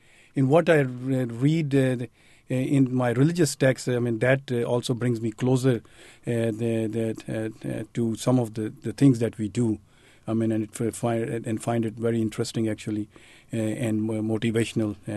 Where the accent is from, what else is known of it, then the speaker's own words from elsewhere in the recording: Islamabad, Islamabad Capital Territory, Pakistan; English is a second language; moved away as an adult; I originally came from Pakistan.